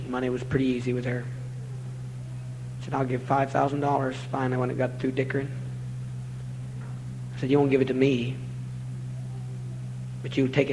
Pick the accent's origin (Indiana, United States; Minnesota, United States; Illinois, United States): Indiana, United States; Indianapolis; Every church in my town, my hometown in Indianapolis, every holiness church